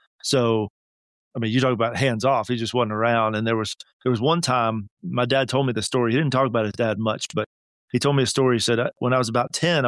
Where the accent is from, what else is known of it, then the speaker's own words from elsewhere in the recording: Chattanooga, Tennessee, United States; also born or lived in Florida; Yeah, I was born in Florida and my dad took a job up here in Chattanooga when I was 7. So All my extended family is still down in Florida, but Chattanooga's been home other than my 4 years.